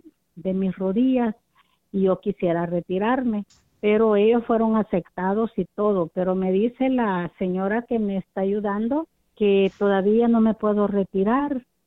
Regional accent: El Salvador; now in United States; y somos de El Salvador.

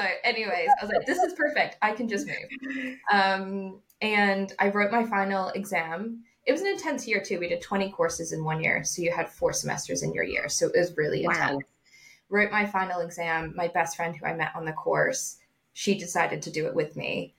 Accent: Vancouver, British Columbia, Canada; I was at the Art Institute of Vancouver, so I grew up in Vancouver, Canada.

